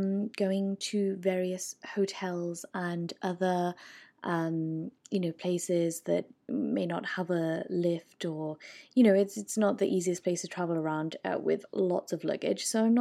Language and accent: English; United Kingdom; moved away; Obviously, I'm British, so I've been out of the country for a while